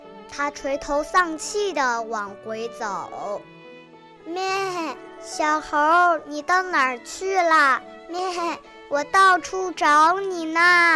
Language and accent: Chinese; Jiaxing, Zhejiang, China; 我是来自浙江省嘉兴市